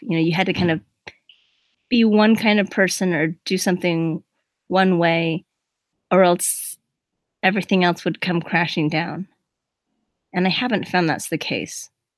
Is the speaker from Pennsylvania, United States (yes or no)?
no; California, United States; So just to tell you a little bit where I'm coming from, I grew up in Southern California. I was in the same ward, basically, for my first 18 years of life.